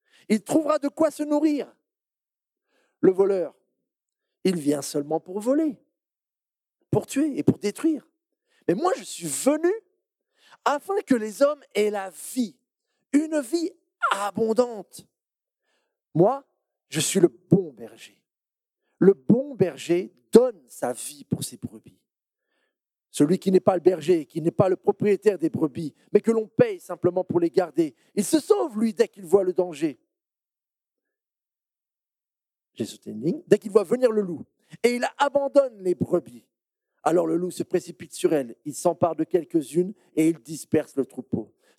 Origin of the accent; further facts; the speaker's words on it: Le Mans, Pays de la Loire, France; donc je suis originaire du Mans